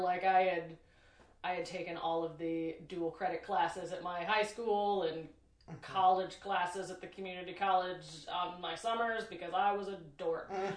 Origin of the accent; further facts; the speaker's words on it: Mexico, Missouri, United States; I'm from Mexico, Missouri.